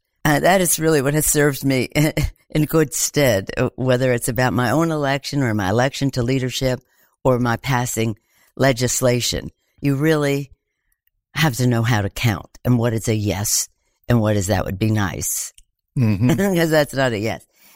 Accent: Baltimore, Maryland, United States; when I was born, my father was in Congress from Baltimore, and when I was 7 years old, in first grade, he became the mayor of Baltimore.

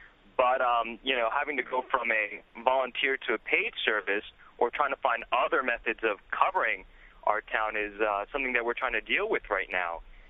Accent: Morristown, New Jersey, United States; I'm a volunteer EMT, both with my hometown outside of Morristown, New Jersey

